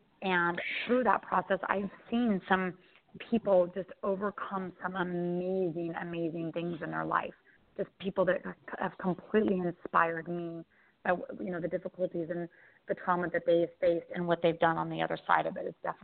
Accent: Denver, Colorado, United States; now in Maui, United States; And then I did not leave Colorado again until I was 40 and then moved to Maui.

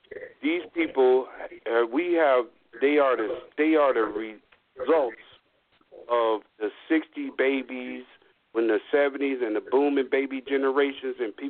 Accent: Illinois, United States; now in Grand Rapids, United States; Now, I'm from Grand Rapids, Michigan, but okay. I'm originally from Illinois, but this ain't about me.

